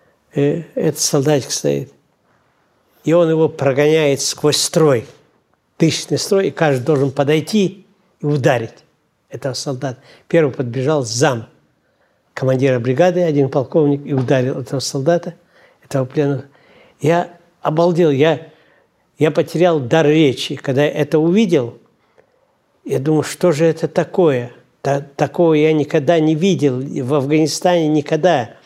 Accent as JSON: {"language": "Russian", "region": "Dagestan", "country": "Russia", "tie": "born there", "said": "на Кавказе, я родился в Дагестане, на Кавказе знают, что такое Чечня"}